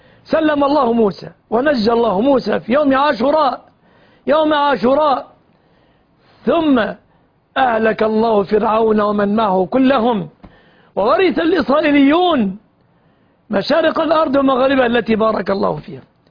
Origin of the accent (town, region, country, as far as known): Egypt